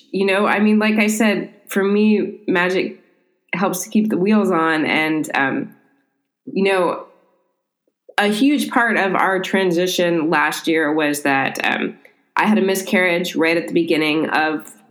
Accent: Midwest, United States; I'm 41. I grew up in the Midwest.

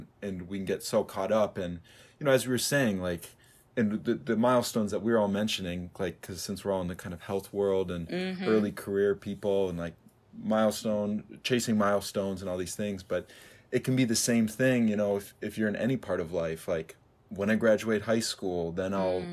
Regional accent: Minneapolis, Minnesota, United States; I'm from Minneapolis, but I wasn't there at the time or for most of that summer.

